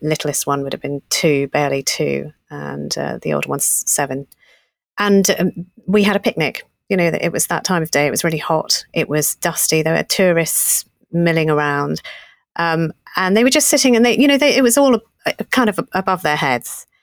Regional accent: East of England, United Kingdom; Well, born in Britain, not as a passport holder, Essex girl.

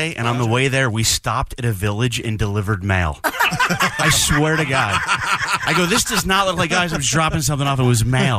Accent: New York, United States; now in Alaska, United States; So I grew up in upstate New York.

